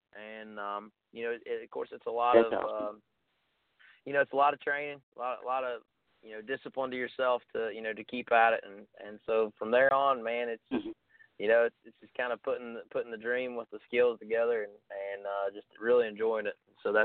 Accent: West Virginia, United States; accent: Appalachian; growing up in Southern West Virginia, I've developed kind of that Appalachian accent.

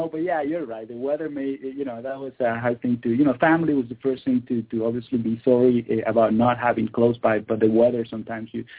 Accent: Caracas, Capital District, Venezuela; moved away as an adult; also born or lived in Ann Arbor, United States; I'm from Venezuela. I was born, raised, and went to medical school in Caracas, Venezuela, which is where all my family and my wife's family is. And we moved to Michigan, to Ann Arbor, Michigan, where I did my residency. I was there for 7 years.

